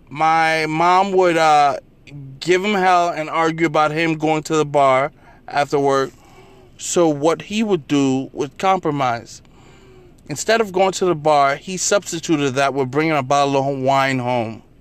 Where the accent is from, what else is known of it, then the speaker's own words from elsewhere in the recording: New York, United States; I'm like, hey, I'm a New Yorker, watch your mouth.